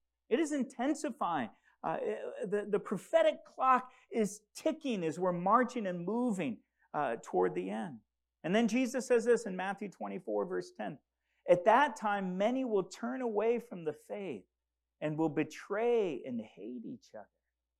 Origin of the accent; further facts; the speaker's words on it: DR Congo; In where I grew up in the Congo, recently 70 Christians were beheaded by the Islamic State.